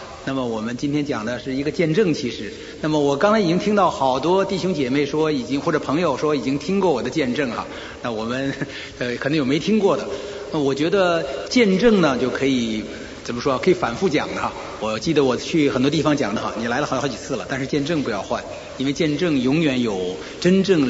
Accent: Beijing, China; 北京毕竟我是北京人，

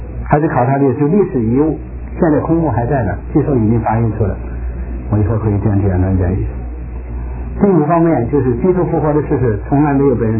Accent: China; 你比如说我们都是来自中国

